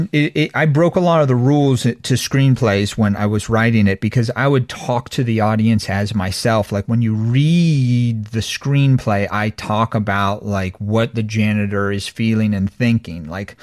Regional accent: Lake Tahoe, California, United States; You know, I grew up in Lake Tahoe, and I grew up on the California side

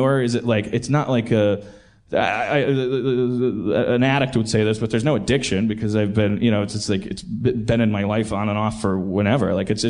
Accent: Milwaukee, Wisconsin, United States; accent: Milwaukee; would you hear my little Milwaukee accent? Most of the time, Pittsburgh's bringing it out of me.

